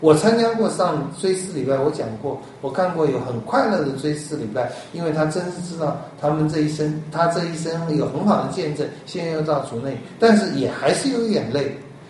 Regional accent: Taiwan; 跟我们台湾人那个请人来哭一样。

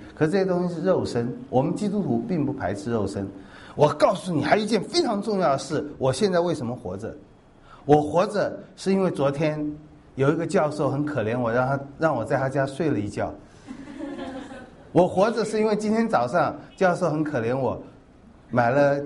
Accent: China; 人死不会变成鬼的，那是我们中国人的迷信。

